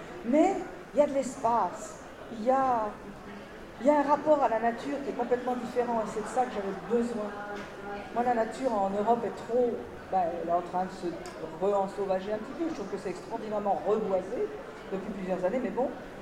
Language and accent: French; France; now in Quebec, Canada; quand je suis en France, je me considère comme québécoise. Quand je suis au Québec, on me rappelle que je suis française, mais en fait, je suis toujours entre les deux.